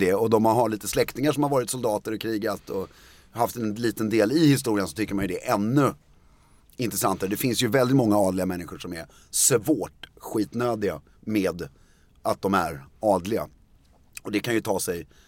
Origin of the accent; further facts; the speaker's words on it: Stockholm, Stockholm County, Sweden; Pappa kommer från Halmstad. Eller det beror, han är född i Stockholm. Så jag är uppvuxen på Karlaplan och gått på Lundsberg och hela den där grejen.